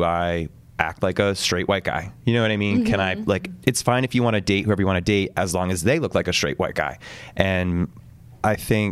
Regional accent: East Coast, United States; I grew up on the East Coast with a family that had gay people

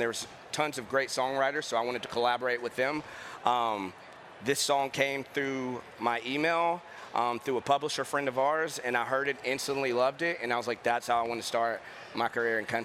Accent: the South, United States; So growing up in the South, we did all these things that I talk about in the song.

